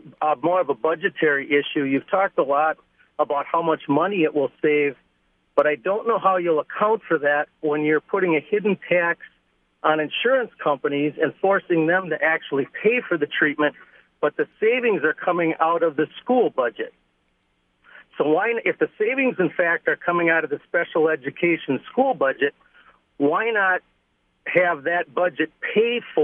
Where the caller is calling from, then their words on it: Ashippun, Wisconsin, United States; Northeastern Dodge County.